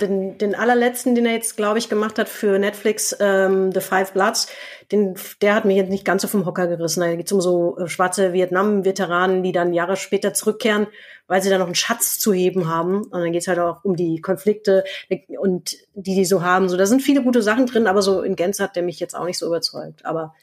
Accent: Bonn, North Rhine-Westphalia, Germany; Aus Bonn.

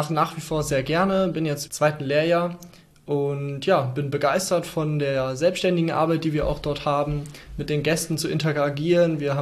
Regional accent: Dorsten, North Rhine-Westphalia, Germany; Genau, also ich komme ja aus Dorsten

